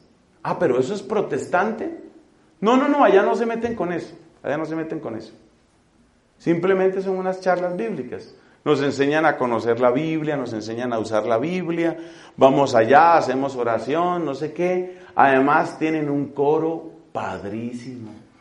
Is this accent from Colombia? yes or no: yes; Colombia; El día de ayer o de anteayer, en mi país, Colombia